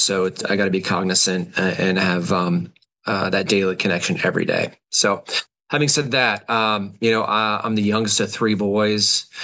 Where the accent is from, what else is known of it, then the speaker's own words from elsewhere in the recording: Orlando, Florida, United States; So I grew up in Orlando, Florida. I was a product of the 80s.